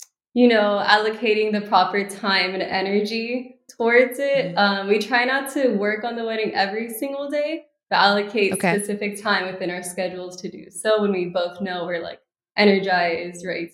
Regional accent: Miami, Florida, United States; born there; Yeah, so I was born in Miami, but my family's half Cuban, half Guatemalan.

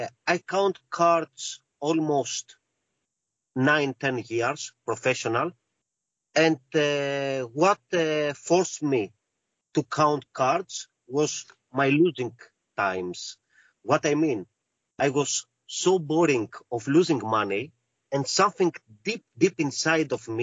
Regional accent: Greece; English is a second language; Yes, I am born and raised in Greece.

